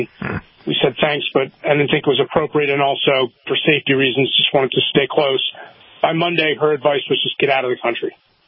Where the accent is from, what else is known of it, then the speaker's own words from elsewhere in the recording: New York, United States; I would say, you know, I'm from New York City.